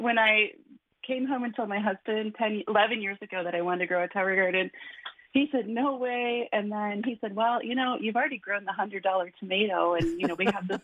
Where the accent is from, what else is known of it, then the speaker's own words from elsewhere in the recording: Wisconsin, United States; You know, I grew up in Wisconsin, and we grew, you know, a big garden, and then we canned, and we froze, and everything. I don't do that in Florida.